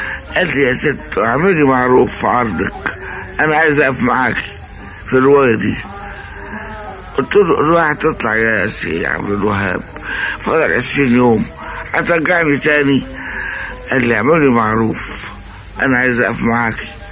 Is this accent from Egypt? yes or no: yes; Egypt; طبعا ما انا مصري يعني بتغني عربي